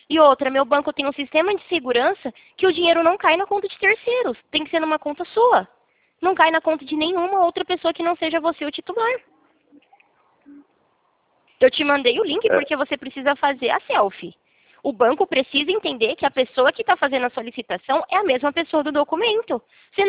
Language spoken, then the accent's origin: Portuguese; São Paulo, Brazil; now in Presidente Prudente, Brazil; nascida e criada em São Paulo